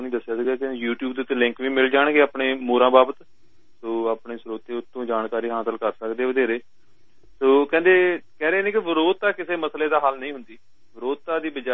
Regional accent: Thallewal, Punjab, India; ਮੇਰੇ ਪਿੰਡ ਥੱਲੇਵਾਲ ਕੋਲ ਹੈ ਜੀ

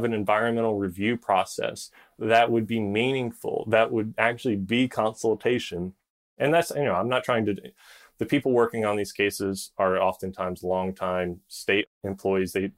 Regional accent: North Carolina, United States; You can point to the Colonial Pipeline spill in North Carolina, my home state, where it dumped over 1 million gallons into a wildlife refuge north of Charlotte.

